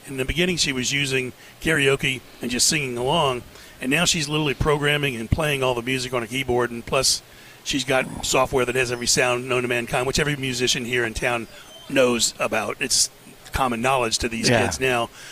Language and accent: English; New Orleans, Louisiana, United States; But, you know, the growing up in New Orleans is so different than what people see when they come there and go to the French Quarter.